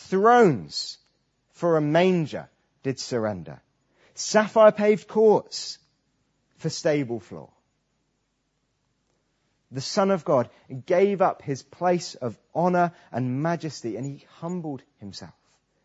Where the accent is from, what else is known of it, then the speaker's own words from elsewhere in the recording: Trowbridge, South West England, United Kingdom; I'm from Trowbridge, but you have no idea where Trowbridge is. So I have to explain it's in Wiltshire. You still have no idea where it is. So I have to tell you it's near Bath.